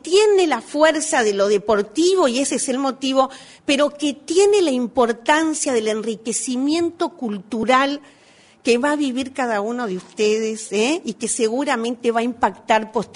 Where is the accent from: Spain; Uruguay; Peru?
Uruguay; también señalar la decisión del gobierno uruguayo, porque esto antes no pasaba en mi país.